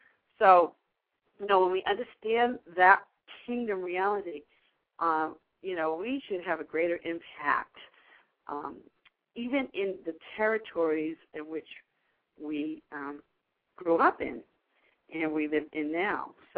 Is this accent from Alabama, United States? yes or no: no; Weymouth, Massachusetts, United States; born there; also born or lived in Brockton / Whitman / Stoughton / Worcester; I lived in, I was born in Weymouth, and I lived in Brockton, Whitman, Stoughton. I lived in Worcester and New York, all right?